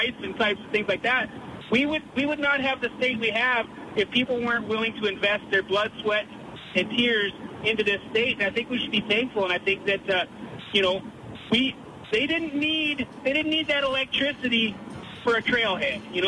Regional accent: Montana, United States; Wrestling, I grew up wrestling in Montana.

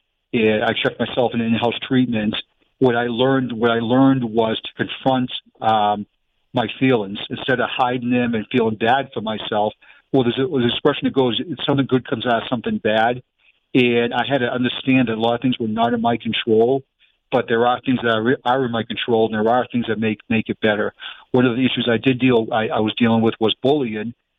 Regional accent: Boston, Massachusetts, United States; accent: Boston; now in Florida, United States; It's my Boston accent's kicking it right now.

